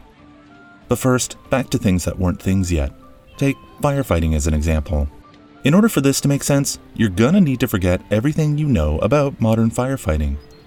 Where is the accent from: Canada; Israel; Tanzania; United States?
Canada; Toronto, Ontario; center of finance and business and entertainment, and also raccoons, which we call trash pandas, and my hometown.